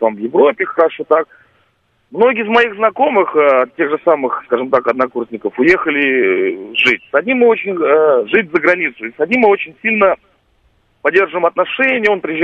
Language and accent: Russian; Russia; born there; now in Moscow, Russia; Вот я родился в России, да, я родился в деревне. Я вам прямо, так прямо скажу, я этого никогда не стеснялся. Я сейчас живу в Москве, живу с 2003 года.